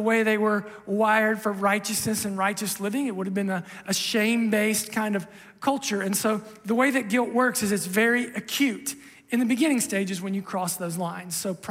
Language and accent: English; Ohio, United States; I've told you before, I grew up in Southern Ohio, and in my family, and maybe even the surrounding community